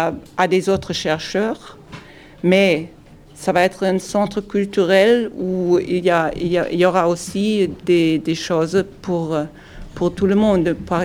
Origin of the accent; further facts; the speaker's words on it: Germany; French is a second language; moved away; suis ici depuis presque 20 ans, là maintenant. Je suis originaire de l'Allemagne et on est venu ici, toute notre famille, pour réaliser un rêve.